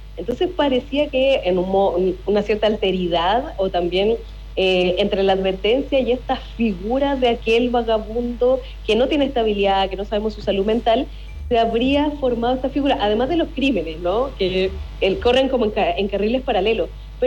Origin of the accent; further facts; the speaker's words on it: Santiago, Santiago Metropolitan, Chile; now in Valparaíso, Chile; yo vivo en Valparaíso, no, ya. Bueno, es bastante común que pase en persona, pero no, como santiaguina que soy, transportada acá